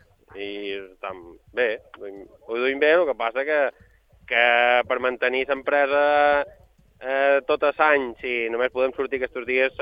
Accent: Formentera, Balearic Islands, Spain; nosaltres que som de Formentera només en podem pescar 120

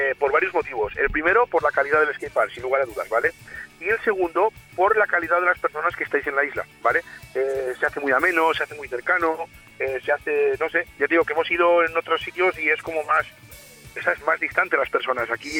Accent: León, Castile and León, Spain; now in Bilbao, Spain; piensa que somos de León, nos desplazamos a Bilbao para encontrar un poco

